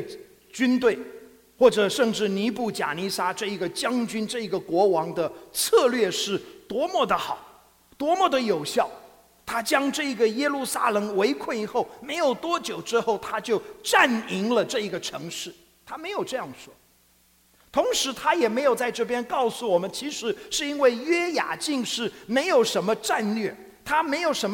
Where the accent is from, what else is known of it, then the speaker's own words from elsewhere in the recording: Taiwan; 昨天我也说了哈，我是在台湾出生长大的。